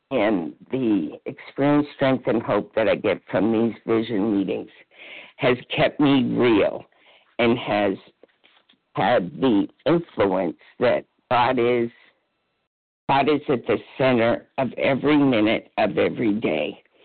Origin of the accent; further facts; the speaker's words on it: New Hampshire, United States; from New Hampshire